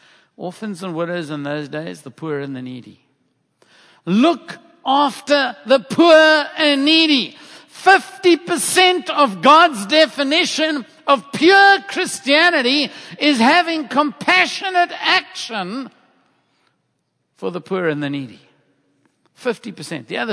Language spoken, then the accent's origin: English; South Africa; You know, I come from South Africa.